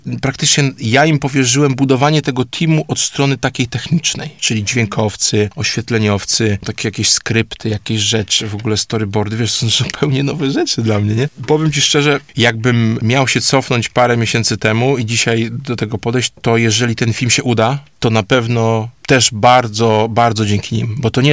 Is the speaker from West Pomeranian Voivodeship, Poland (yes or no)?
no; Rzeszów, Subcarpathian Voivodeship, Poland; Wszyscy jesteśmy z Rzeszowa, więc chcielibyśmy mieć jak najwięcej tych rzeszowiaków z nami.